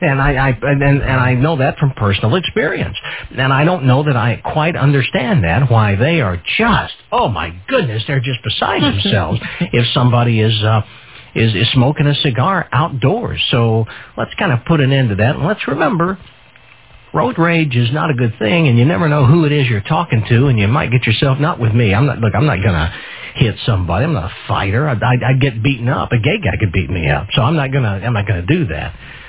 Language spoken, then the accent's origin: English; St. Louis, Missouri, United States; now in Wildwood, United States; My hometown is St. Louis.